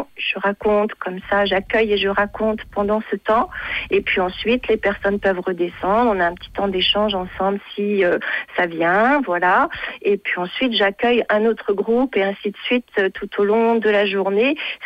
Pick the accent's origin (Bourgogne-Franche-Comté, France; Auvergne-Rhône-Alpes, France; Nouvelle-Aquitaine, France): Nouvelle-Aquitaine, France; à Vassivière en Limousin, mon pays d'origine.